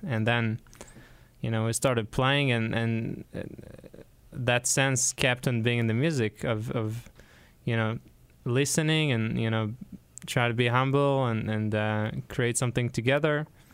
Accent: Israel; now in United States; Yeah, born and raised.

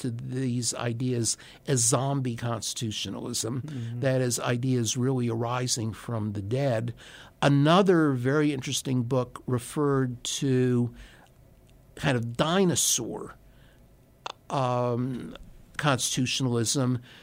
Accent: North Carolina, United States; I grew up in North Carolina.

